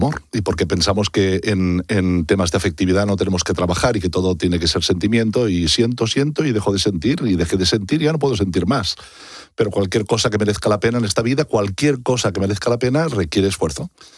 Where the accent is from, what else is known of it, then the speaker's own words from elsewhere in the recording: Catalonia, Spain; soy catalán y en catalán celebramos más San Jordi.